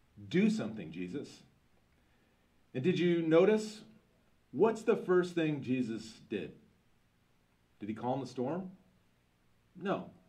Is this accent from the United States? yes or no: yes; Iowa, United States; I grew up in Iowa, so I'm a landlubber like no one else.